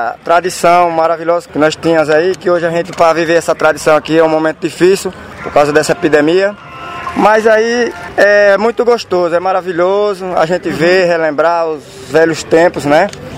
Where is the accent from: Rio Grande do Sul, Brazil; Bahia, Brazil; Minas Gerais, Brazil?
Bahia, Brazil; Campo Formoso; now in Juazeiro, Brazil; sou aqui de Campo Formoso, mas moro em Juazeiro da Bahia, vim visitar o meu pai aqui.